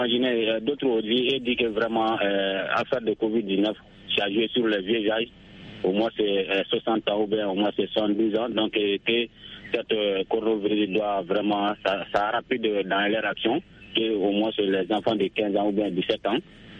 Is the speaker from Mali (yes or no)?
yes; Sounikini, Mali; depuis dans mon village natal à Sounikini.